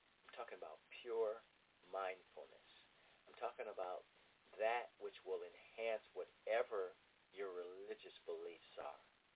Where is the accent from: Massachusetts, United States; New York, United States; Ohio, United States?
Ohio, United States; I had to say Ohio State because that's my home state.